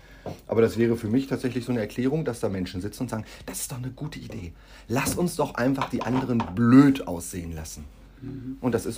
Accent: Davenstedt, Lower Saxony, Germany; So, also ich komme ja aus Davenstedt

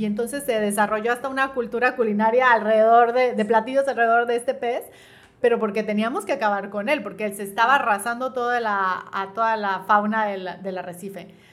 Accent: Mexico; para salvaguardar nuestra salud como mexicanos, ¿no?

